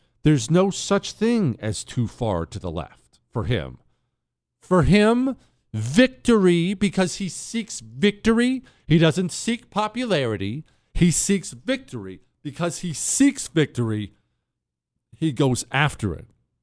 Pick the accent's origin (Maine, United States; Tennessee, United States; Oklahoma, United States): Maine, United States; I grew up in Maine when the completely useless Susan Collins was first running for senator